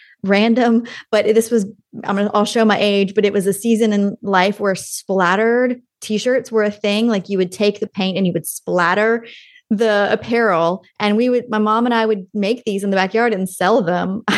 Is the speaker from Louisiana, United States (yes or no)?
yes; Bossier City, Louisiana, United States; born there; I was born in Bossier City, Louisiana. It's a small city in North Louisiana.